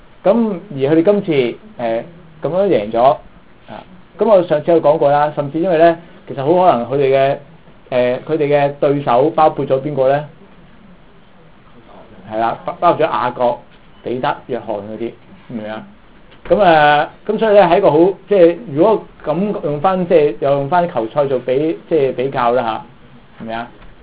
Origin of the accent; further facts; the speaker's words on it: China; 我都覺得幾醜嘅，即係我身為中國人咧